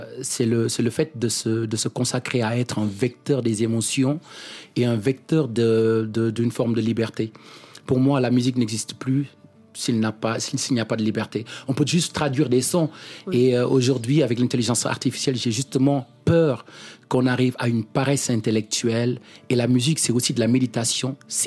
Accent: Senegal; je suis sénégalais, je suis africain. Et partout où je vais, je voyage avec mon village dans la tête.

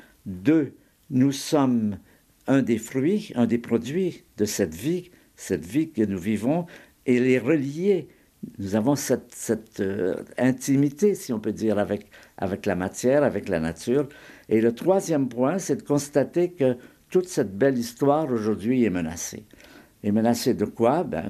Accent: Quebec, Canada; quand j'étais enfant, j'étais au Québec et j'étais un bon catholique, croyant

